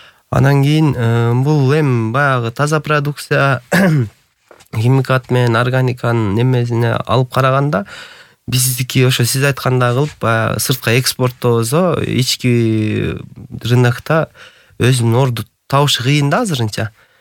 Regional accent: Aksy, Jalal-Abad Region, Kyrgyzstan; Мисалы бизде мен өзүм Жалал абад Аксыдан болом.

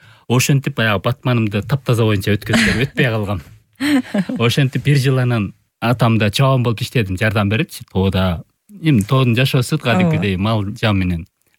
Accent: Ak-Olon, Issyk-Kul Region, Kyrgyzstan; born there; туулган айыл, Ак Өлөң деген айыл. Ысык Көлдө Тоң району болот да, ошол айылдан туулган.

